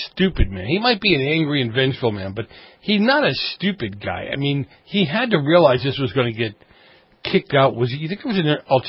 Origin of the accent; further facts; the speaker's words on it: Boston, Massachusetts, United States; growing up in Boston, my mom had a lot of Jewish friends, and Chinese food around food on Christmas Day and or Christmas Eve was always a Jewish thing, yeah.